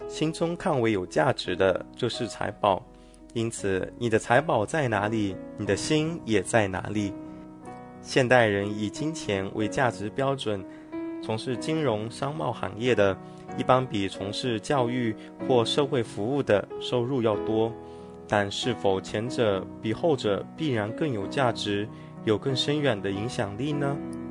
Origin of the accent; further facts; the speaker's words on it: Hong Kong; 我成长于经济起飞阶段的香港，家境清贫，曾住山边寮屋及政府屋村